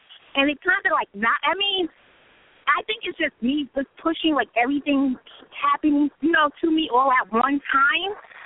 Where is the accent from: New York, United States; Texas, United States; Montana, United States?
New York, United States; New York City; I am actually from the Manhattan area.